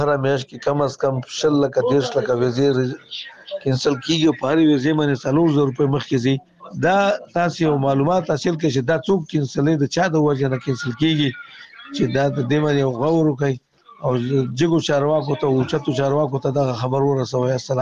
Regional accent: Nangarhar, Afghanistan; زه یو افغان یم، د ننګرهار ولایت څخه

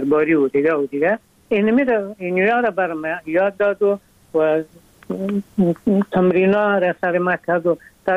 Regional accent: Afghanistan; ما از افغانستان آمدیم

